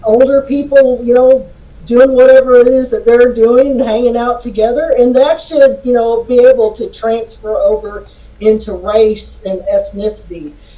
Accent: the South, United States; I can't say it because I'm a Southerner

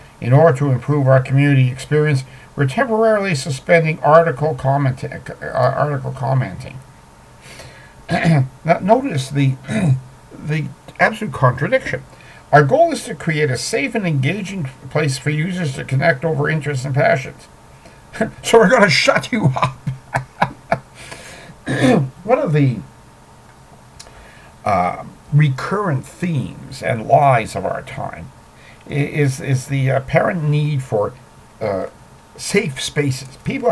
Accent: California, United States; I do think I remember wind and warm weather in the summer while growing up in Northern California.

